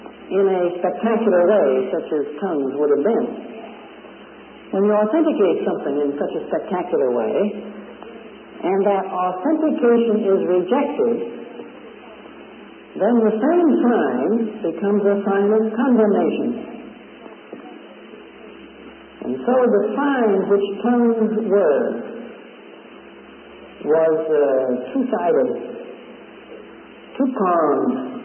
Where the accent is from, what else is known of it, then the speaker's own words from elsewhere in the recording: Missouri, United States; born there; I'd say, "Look, friend, I was born in Missouri." And I was.